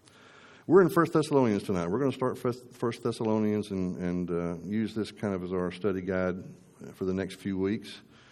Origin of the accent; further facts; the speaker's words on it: Texas, United States; Don't mean anything by that as a Texan.